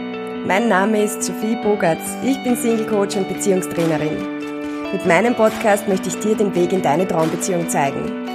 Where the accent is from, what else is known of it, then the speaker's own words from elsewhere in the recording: Vienna, Austria; ich bin ja aus Wien